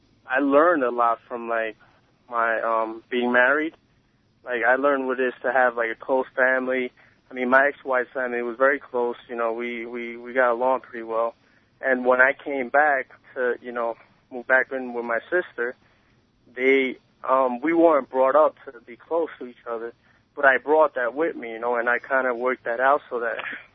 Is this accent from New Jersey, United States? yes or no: yes; New Jersey, United States; I guess in Jersey.